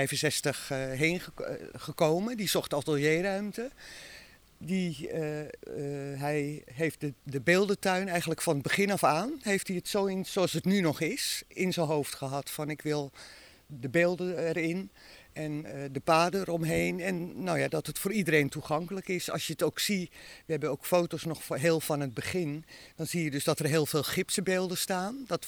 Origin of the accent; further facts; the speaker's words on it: Grootschermer, North Holland, Netherlands; born there; Ik ben hier ook geboren op Grootschermen.